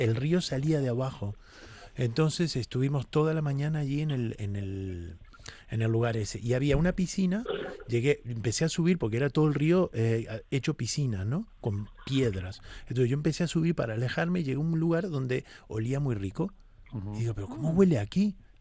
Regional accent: Uruguay; Porque yo me crié en Uruguay y comía unas guayabas del árbol

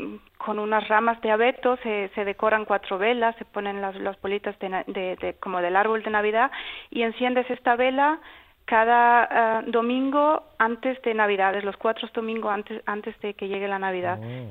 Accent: Canary Islands, Spain; De Gran Canaria.

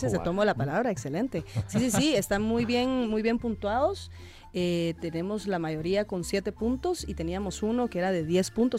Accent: Guatemala; yo como guatemalteca me impresiono cada vez que entro

